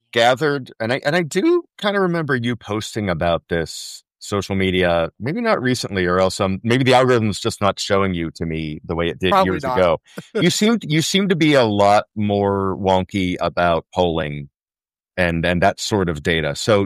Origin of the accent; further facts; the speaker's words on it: Pennsylvania, United States; I grew up near Pittsburgh in kind of a somewhat rural, but also very blue collar, very dependent on steel industry, you know, part of the Pittsburgh region.